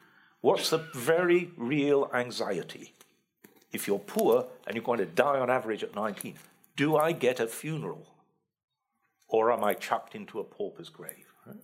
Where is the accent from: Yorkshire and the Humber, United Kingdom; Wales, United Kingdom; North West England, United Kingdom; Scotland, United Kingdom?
Yorkshire and the Humber, United Kingdom; Sheffield; I grew up in Sheffield, which had been a steel town for 700 years.